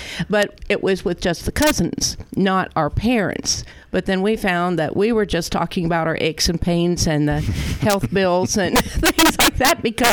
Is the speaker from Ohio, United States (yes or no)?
yes; Newark, Ohio, United States; Well, I moved back to Newark. Newark was my hometown. I was living over in the Worthington area, and I came back